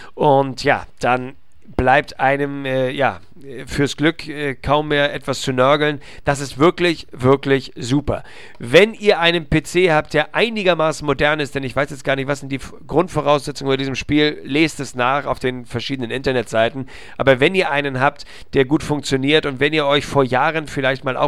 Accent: Hamburg, Germany; wir natürlich haben uns als Hamburger für den Hamburger Sportverein entschieden

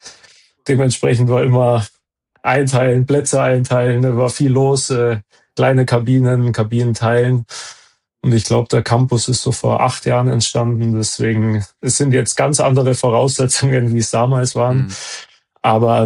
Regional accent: Munich, Bavaria, Germany; Ja, München ist natürlich meine Heimat, die Heimat von meiner Frau.

